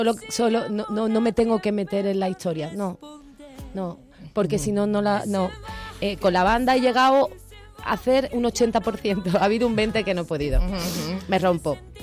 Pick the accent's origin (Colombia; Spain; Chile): Spain; Cádiz, Andalusia; me siento muy orgullosa de mi tierra, de mi folclore y del arte que hay en Cádiz. ¡Viva Cádiz y viva Andalucía entera!